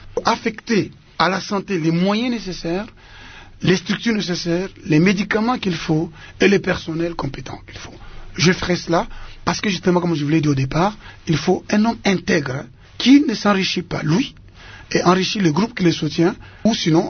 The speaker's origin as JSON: {"language": "French", "country": "DR Congo", "said": "Je suis originaire de Malembankulu par mon père et de Bukama par ma mère."}